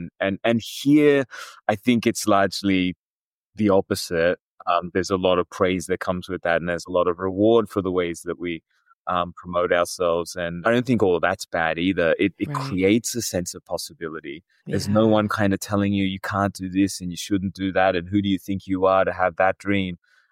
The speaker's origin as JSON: {"language": "English", "country": "Australia", "tie": "born or raised there", "said": "In the culture I grew up in Australia"}